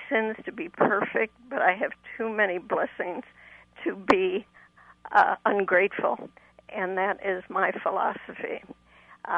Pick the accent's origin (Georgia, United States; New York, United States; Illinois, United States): Illinois, United States; Chicago; I growing up in Chicago many, many years ago, I thought women just never went to the synagogue, only the men.